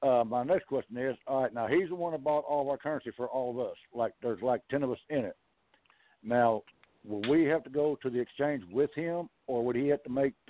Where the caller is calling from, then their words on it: Kentucky, United States; Hey, I'm a first-time caller. I'm from Kentucky.